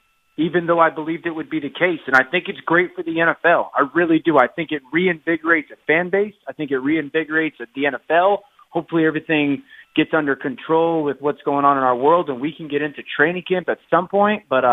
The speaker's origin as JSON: {"language": "English", "region": "Connecticut", "country": "United States", "tie": "born or raised there", "said": "because, you know, I grew up in Connecticut"}